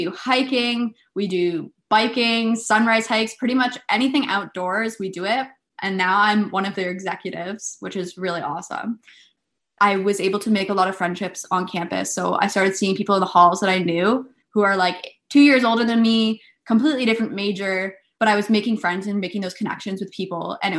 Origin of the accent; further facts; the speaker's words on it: London, Ontario, Canada; So I'm from Southwestern Ontario. I'm from London.